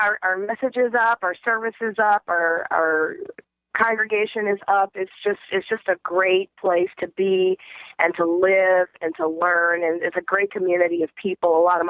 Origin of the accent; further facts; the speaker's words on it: Memphis, Tennessee, United States; I grew up in Memphis, Tennessee, home of the blues, home of … home of a lot of great music and a great musical legacy, home of a lot of great food, great culture.